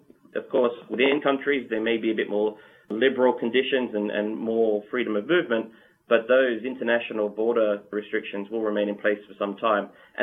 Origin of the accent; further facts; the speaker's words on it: Australia; so if I, being an Australian, when I look at the Australian economy